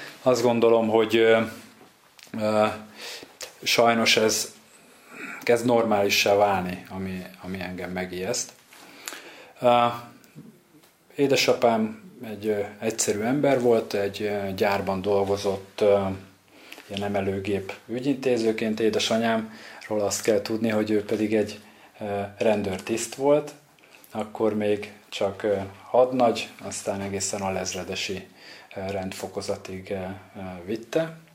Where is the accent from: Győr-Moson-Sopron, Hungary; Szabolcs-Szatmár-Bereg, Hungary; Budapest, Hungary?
Budapest, Hungary; born there; 1975-ben születtem Budapesten.